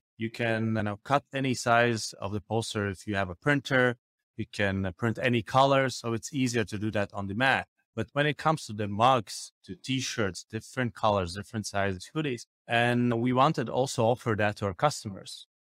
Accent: Riga, Latvia; English is a second language; I'm from Riga, Latvia

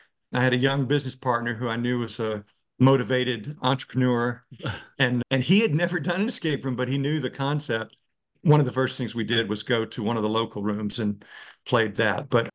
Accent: Virginia, United States; Yeah, I grew up in Central Virginia and ended up in college in South Carolina

